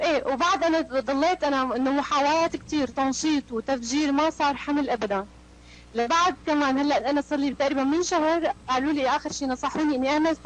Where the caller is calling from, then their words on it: Syria; أنا عم بحكي من سوريا.